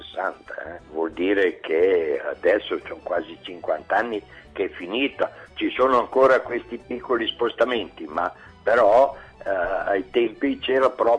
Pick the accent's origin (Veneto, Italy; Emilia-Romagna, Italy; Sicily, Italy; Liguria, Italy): Emilia-Romagna, Italy; Mirandola; moved away; Io sono di Mirandola, che era in provincia di Modena, no?